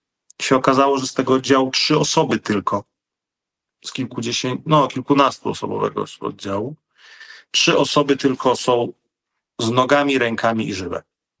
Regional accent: Ukraine; Polish is a second language; Bo my jesteśmy rosyjskomowni, ale jesteśmy Ukraińcami i walczymy.

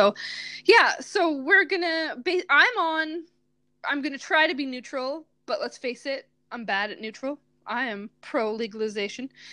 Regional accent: Canada; now in United Kingdom; I live in the UK, where I believe prostitution is decriminalized, at least. And I'm from Canada, where prostitution is decriminalized.

